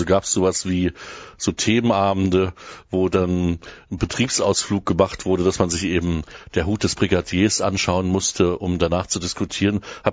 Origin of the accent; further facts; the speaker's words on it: Germany; ich bin auch in der DDR aufgewachsen